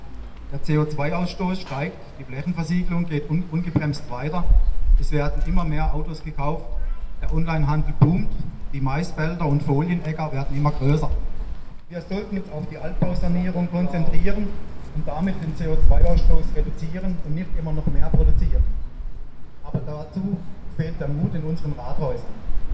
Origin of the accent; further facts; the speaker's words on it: Neuenburg am Rhein, Baden-Württemberg, Germany; ich komme aus Neuenburg-Steinestadt